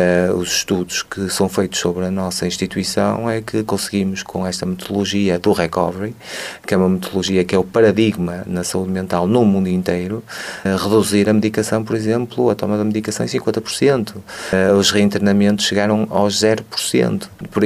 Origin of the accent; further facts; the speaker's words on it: Barcelos, Norte, Portugal; na minha cidade do coração, sou barcelense, toda a gente sabe, com muito amor a esta terra, tinha que ser em Barcelos.